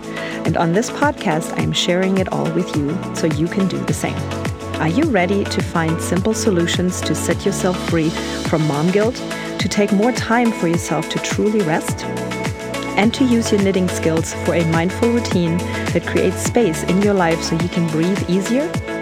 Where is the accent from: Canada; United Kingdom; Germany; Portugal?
Germany; I grew up in Germany.